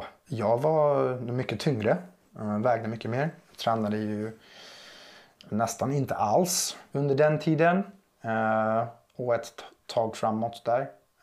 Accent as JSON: {"language": "Swedish", "town": "San Diego", "region": "California", "country": "United States", "tie": "born or raised there", "second_language": "Swedish", "moved": "yes", "lives_now": "Sweden", "said": "28 år gammal. Jag är född och uppväxt i USA, i Kalifornien, San Diego. Flyttade hit till Sverige i 2014."}